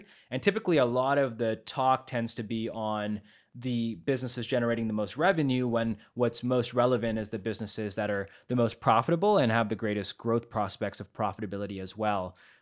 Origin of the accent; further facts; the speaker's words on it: California, United States; I'm from the Silicon Valley. You know, I grew up in a suburb. I'm here in a suburb right now near the Silicon Valley.